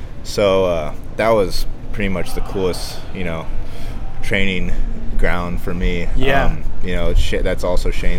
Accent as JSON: {"language": "English", "region": "Hawaii", "country": "United States", "tie": "born or raised there", "said": "But one of the coolest things about growing up on the Big Island was just like, it's, you know, real raw, it's all reef and stuff like"}